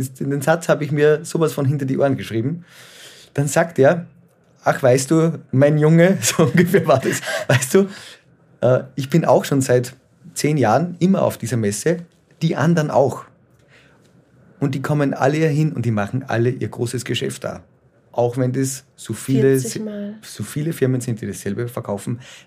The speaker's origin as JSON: {"language": "German", "country": "Austria", "said": "Made in Austria, da wo ich herkomme"}